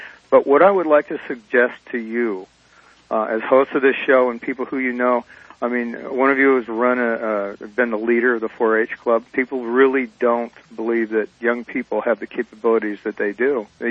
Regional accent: Los Angeles, California, United States; now in Albion, United States; I came from Los Angeles. And it is lost, and there aren't too many angels there.

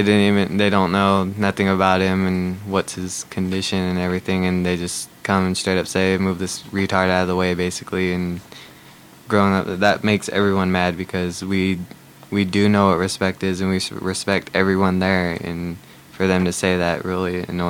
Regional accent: Covelo, California, United States; Positive because you grow up knowing everyone, you know what goes on. You get to learn about your culture and everything.

